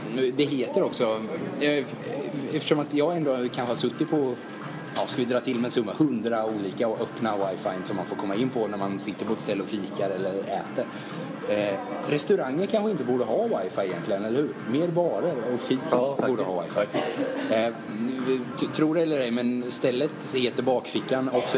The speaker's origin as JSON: {"language": "Swedish", "town": "Vimmerby", "region": "Kalmar County", "country": "Sweden", "said": "Vi kommer från Vimmerby, det är ingen hemlighet längre."}